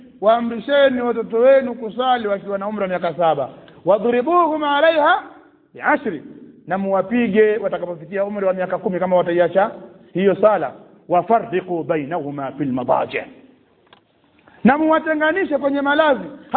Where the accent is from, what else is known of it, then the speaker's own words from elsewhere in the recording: Tanga, Tanga Region, Tanzania; Bwana mmoja kule kwetu Tanga kule alimwacha mtoto wake